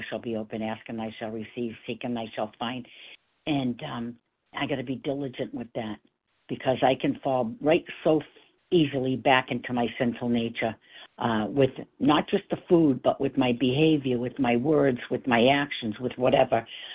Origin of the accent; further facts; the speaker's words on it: Massachusetts, United States; from Massachusetts, and I'm right where I'm supposed to be